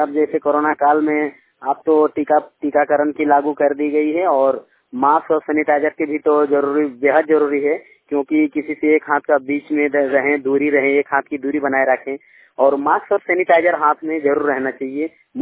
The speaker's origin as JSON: {"language": "Hindi", "region": "Jharkhand", "country": "India", "said": "मैं झारखंड से बिलोंग करता हूँ, मेरा जिला रामगढ़ है।"}